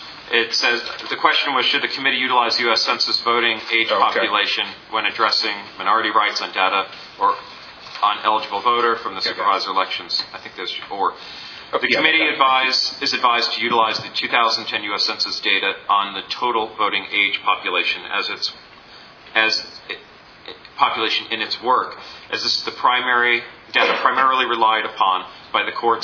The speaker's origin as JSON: {"language": "English", "region": "New York", "country": "United States", "said": "So I'm from New York, okay?"}